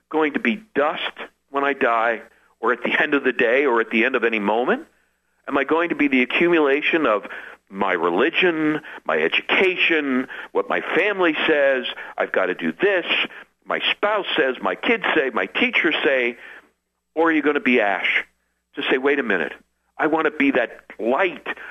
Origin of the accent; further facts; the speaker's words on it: New York, United States; I grew up Jewish in New York City, and I love bagels